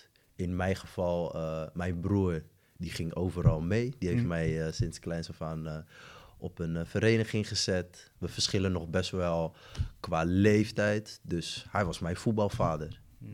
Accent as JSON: {"language": "Dutch", "town": "Rotterdam", "region": "South Holland", "country": "Netherlands", "tie": "born or raised there", "said": "Ik kom dan uit Rotterdam-West, het oude Westen. Dat was voorheen, ja. Was geen makkelijke buurt in die zin."}